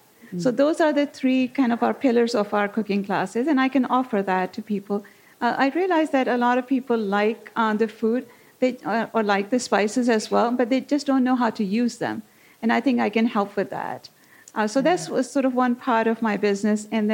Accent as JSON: {"language": "English", "country": "Pakistan", "tie": "born or raised there", "said": "growing up in Pakistan, we usually have the fresh cheese, which is the paneer, and that's all I knew."}